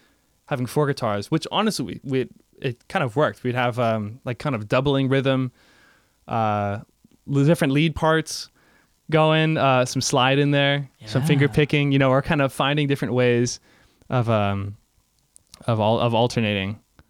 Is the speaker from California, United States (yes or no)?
yes; California, United States; four streets down from Hollywood.